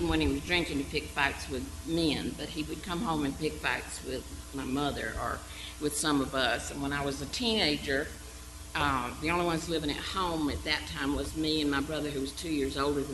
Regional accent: Gainesville, Georgia, United States; born there; I was born on Athens Highway, on a dairy farm in Gainesville, Georgia.

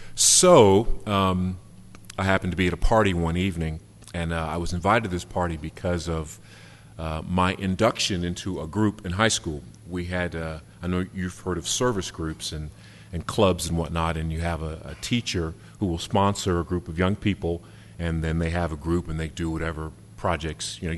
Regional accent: Washington, District of Columbia, United States; also born or lived in Maryland; I grew up in the Washington, D.C. area, and then we moved around a little bit and ended up in the Maryland area where I went to high school and then later college.

